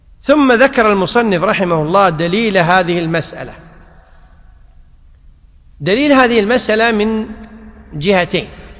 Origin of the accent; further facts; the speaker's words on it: Kuwait; وفي بعض الأعراف مثل عندنا في الكويت أن مجرد وضع الطعام ليس دليلا على الإباحة